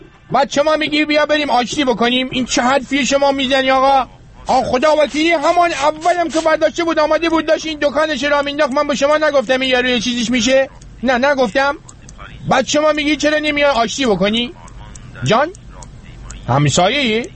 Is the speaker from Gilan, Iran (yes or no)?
yes; Rasht, Gilan, Iran; من بچه رشتم، من یه زمانی ما توی رش برای خودمون کندلاتی بودیم